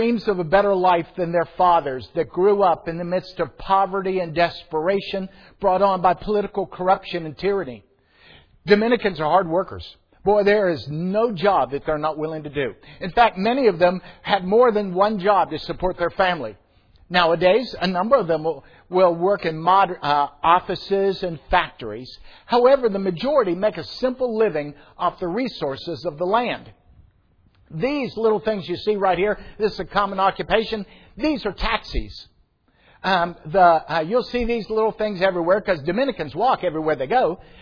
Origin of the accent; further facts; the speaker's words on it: Pittsburgh, Pennsylvania, United States; I grew up in Pittsburgh, Pennsylvania.